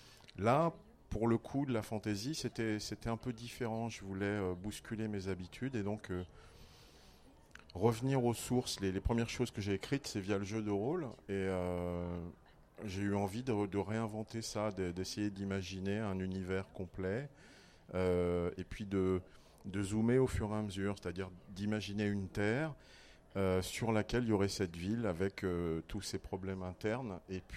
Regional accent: Comoros; also born or lived in Cambodia; Je suis né au Cambodge, j'ai grandi aux Comores.

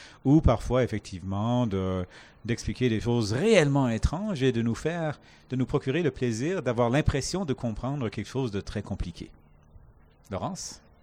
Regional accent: Canada; je suis Canadien francophone, mais qui a grandi dans une province surtout anglophone. Je suis Canadien, mais tous les 2 ans, je venais en France parce que ma mère était française.

